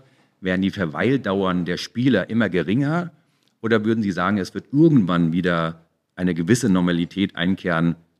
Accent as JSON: {"language": "German", "town": "Frankfurt", "region": "Hesse", "country": "Germany", "tie": "born there", "said": "Ich bin in Frankfurt geboren, habe ich Ihnen ja gesagt, und bin zu einer Zeit in Frankfurt geboren, als Frankfurt sehr, sehr gut auch war."}